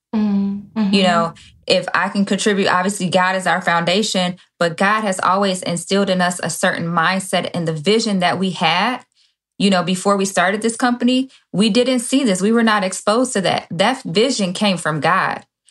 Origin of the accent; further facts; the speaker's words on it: Chicago, Illinois, United States; now in Indiana, United States; I'm from Chicago, born and raised in Chicago, wow. But we moved out to Indiana.